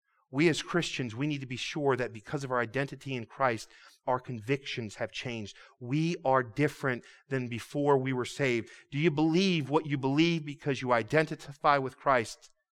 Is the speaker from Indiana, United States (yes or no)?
no; Port Huron, Michigan, United States; born there; I was born in Port Huron, Michigan. And there's a lighthouse there in Port Huron.